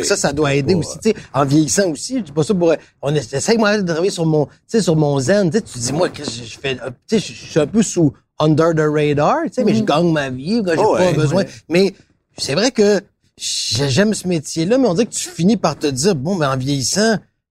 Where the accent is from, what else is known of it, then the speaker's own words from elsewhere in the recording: Quebec City, Quebec, Canada; Montréal me faisait peur. Tu sais, Québec. Moi, j'étais de Québec, hein.